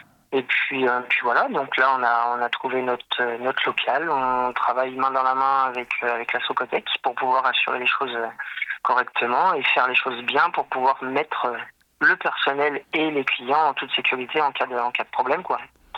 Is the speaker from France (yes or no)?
yes; Centre-Val de Loire, France; même si je suis pas de Nevers, moi je suis plutôt du côté Berrichon, mais je suis attaché à Nevers